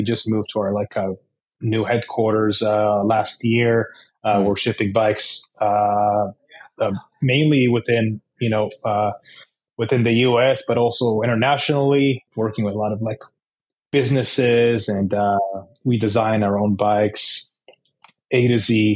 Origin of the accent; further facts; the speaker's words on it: Israel; Yeah, so I'm originally from Israel. I grew up there and lived there all my life.